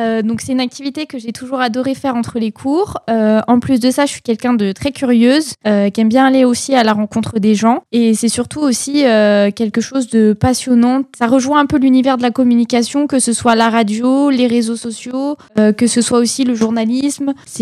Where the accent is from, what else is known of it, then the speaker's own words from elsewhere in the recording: Gien, Centre-Val de Loire, France; born there; j'ai 22 ans, donc je suis née à Gien. Je suis partie quelque temps pour mes études, mais je suis revenue.